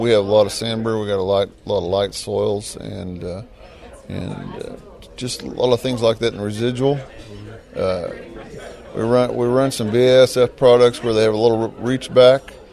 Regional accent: Larned, Kansas, United States; I'm from Larned, Kansas, agronomy manager at the Pawnee County Co-op.

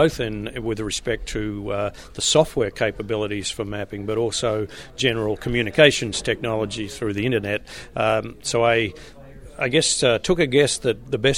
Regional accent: Australia; Okay, I'm an Australian native and a veterinary graduate of Melbourne in 1975

